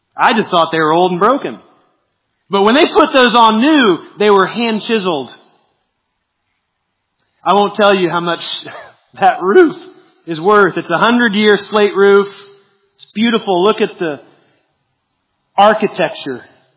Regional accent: Lincoln, Illinois, United States; I grew up walking distance from the Postville Courthouse. I grew up in Lincoln, Illinois, which was the first town named Lincoln before he was president.

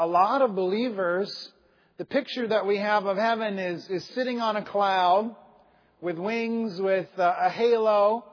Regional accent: South Carolina, United States; Where I grew up in South Carolina, you could kind of coast along in church.

